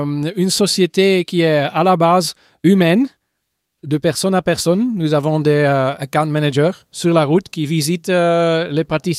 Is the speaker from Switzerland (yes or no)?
no; Flanders, Belgium; first language Dutch; French is a second language; Je suis flamand à la base. Alors, le néerlandais, c'est ma langue de base.